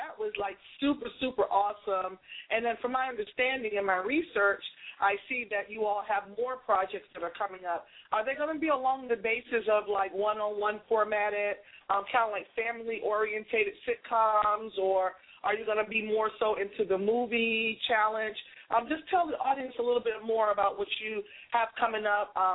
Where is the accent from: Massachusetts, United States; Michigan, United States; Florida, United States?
Massachusetts, United States; Boston; because I'm a B-girl. I'm from Boston originally.